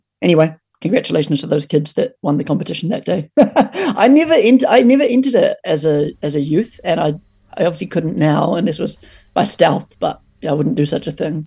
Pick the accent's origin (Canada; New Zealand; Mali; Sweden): New Zealand; it just makes me think about growing up in Aotearoa.